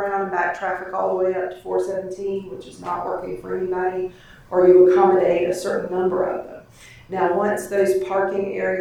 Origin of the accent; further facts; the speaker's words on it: Easley, South Carolina, United States; I grew up in Easley. We didn't drive on Clemson home game Saturdays because of the traffic volume that came through there.